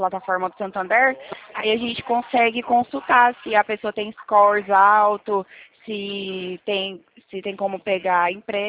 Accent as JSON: {"language": "Portuguese", "town": "Presidente Prudente", "region": "São Paulo", "country": "Brazil", "said": "Eu sou de Prudente."}